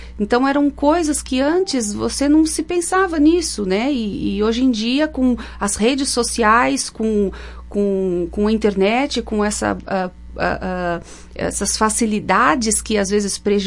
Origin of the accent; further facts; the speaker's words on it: São Paulo, Brazil; also born or lived in London / Rio de Janeiro; Eu sou paulista, morei lá toda a minha vida, a não ser uma parte que eu morei 2 anos em Londres, mas toda a minha vida em São Paulo, os últimos 7 anos que eu fiquei no Rio de Janeiro